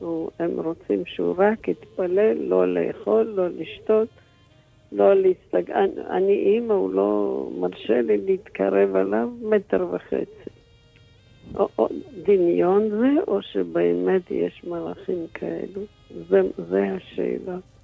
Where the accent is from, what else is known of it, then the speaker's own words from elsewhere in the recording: Petah Tikva, Central District, Israel; אנחנו מפתח תקווה.